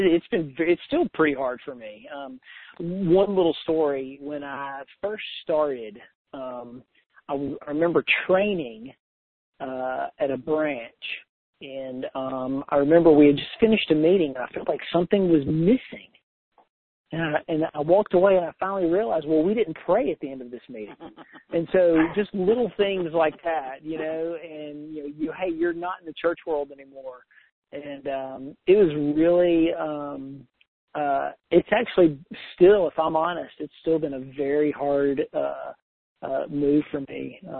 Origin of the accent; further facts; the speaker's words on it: Birmingham, Alabama, United States; We're both basically from the Birmingham area.